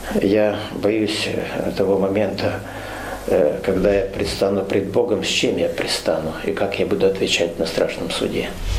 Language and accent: Russian; Kyiv, Ukraine; Я из Киева.